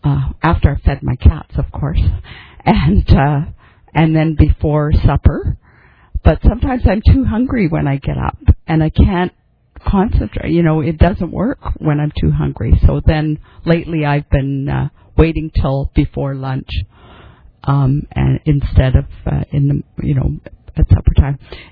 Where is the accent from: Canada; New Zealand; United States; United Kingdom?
Canada; Winnipeg, Manitoba; I'm here from Winnipeg, Canada